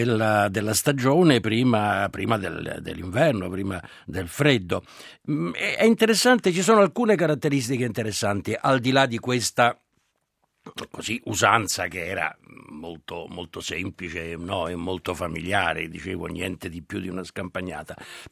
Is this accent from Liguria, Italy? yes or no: no; Rome, Lazio, Italy; poi sono romano, quindi i romani stanno al concreto.